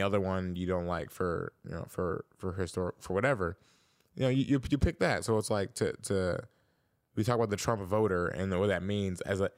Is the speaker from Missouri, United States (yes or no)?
yes; Columbia, Missouri, United States; Columbia, Missouri, my hometown, MIZ.